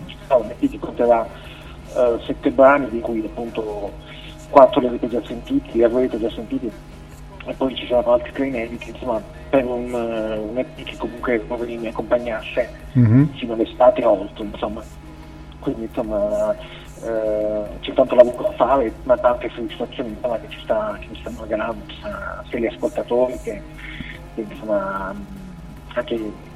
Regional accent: Taranto, Apulia, Italy; born there; also born or lived in Padua; now in Bologna, Italy; sono nato a Taranto, ho vissuto a Padova, adesso sono a Bologna.

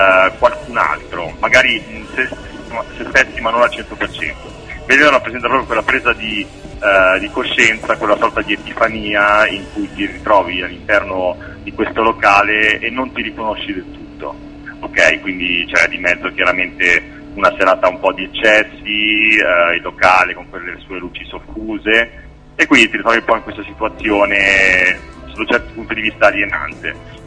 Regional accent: Milan, Lombardy, Italy; noi siamo di Milano

